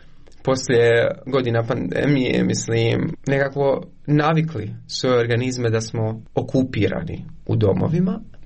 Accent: Konjic, Federation of Bosnia and Herzegovina, Bosnia & Herzegovina; also born or lived in Eisenach, Germany; Ja sam rođen u Njemačkoj, u Eisenachu, 97. godine. Moji roditelji su birali, dakle, konjic kada su htjeli da se vrate u Bosnu i Hercegovinu, 99. godine. I odrastao sam u Konjic, nisam iz Sarajeva

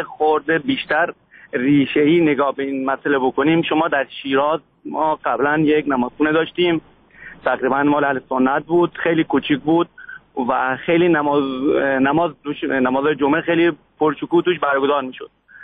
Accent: Iran; ما خودمون ایرانی هستیم

